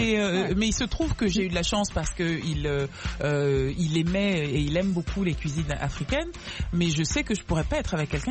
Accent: France; J'ai été élevée en France.

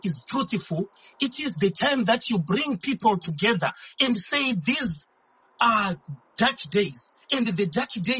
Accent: Midlands, Zimbabwe; I grew up in the Midlands.

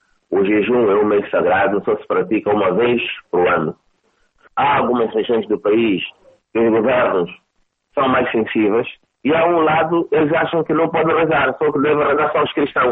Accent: Angola; nós somos angolanos.

